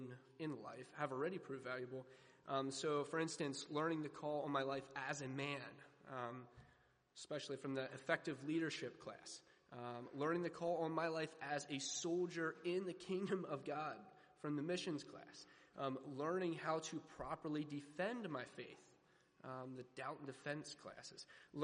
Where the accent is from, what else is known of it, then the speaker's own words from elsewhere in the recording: Pennsylvania, United States; I'm from Pennsylvania.